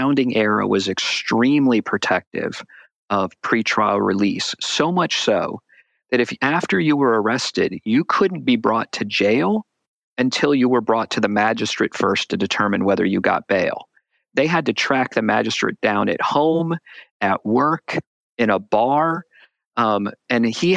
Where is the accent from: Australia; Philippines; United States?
United States; Virginia; When someone speeds in my home state of Virginia more than 25 miles an hour over the speed limit, we call that a crime.